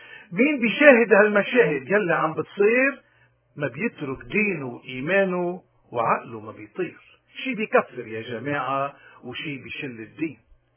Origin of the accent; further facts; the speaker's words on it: Lebanon; من هون ونحن منا أبدا بلبنان أو بالاقتراض كلبنانيين بجزر عايشين.